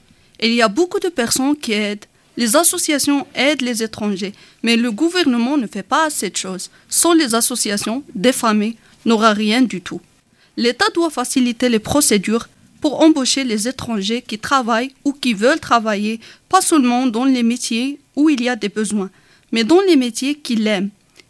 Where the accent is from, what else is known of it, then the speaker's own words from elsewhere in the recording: Morocco; French is a second language; moved away as an adult; now in France; j'ai 25 ans, je suis marocaine. Je suis rentrée en France fin 2018.